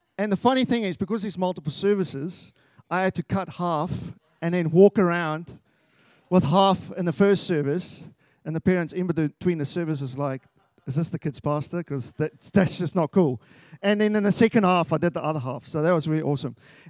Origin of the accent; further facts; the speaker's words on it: South Africa; I am from South Africa, so get used to the accent.